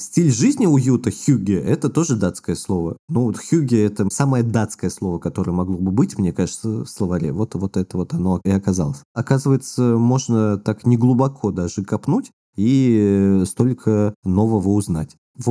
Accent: Yakutsk, Sakha Republic, Russia; now in Moscow, Russia; я тоже вот из Якутска переехал в Москву, и мне гораздо как-то легче переносила зима.

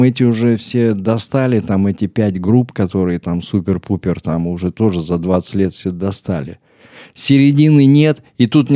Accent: Chelyabinsk, Chelyabinsk Oblast, Russia; Я говорю, а я из Челябинска, он в Москве, понятное дело.

